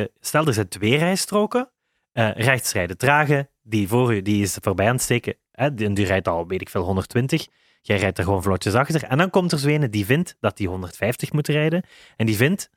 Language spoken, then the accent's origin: Dutch; Bree, Limburg, Belgium; We zijn van Bree. Mijn moeder is van Bree.